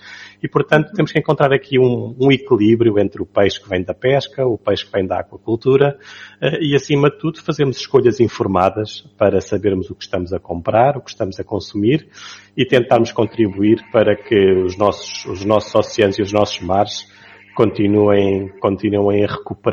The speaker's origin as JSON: {"language": "Portuguese", "country": "Portugal", "said": "nós, enquanto portugueses, sabíamos muito bem a que era suposto saber uma dourada, um robalo."}